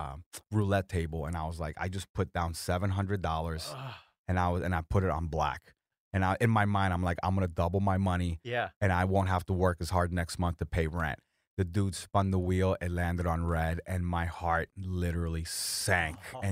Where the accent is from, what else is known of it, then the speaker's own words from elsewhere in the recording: Miami, Florida, United States; I'm from Miami, so I always bet on the Dolphins.